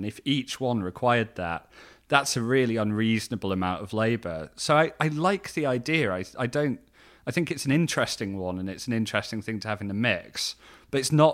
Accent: Yorkshire and the Humber, United Kingdom; accent: Yorkshire; If I go back to Yorkshire or talk to my family, my accent comes back in very sort of full force.

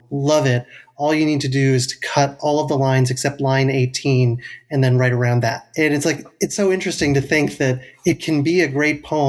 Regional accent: Philadelphia, Pennsylvania, United States; I'm an urban person. I grew up in West Philadelphia, and we didn't have a lot of trees, actually.

